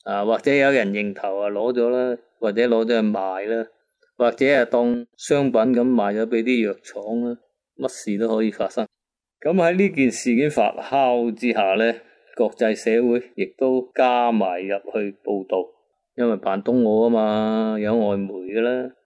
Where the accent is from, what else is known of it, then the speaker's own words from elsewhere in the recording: Hong Kong; 我哋香港人一行过罗湖关呢，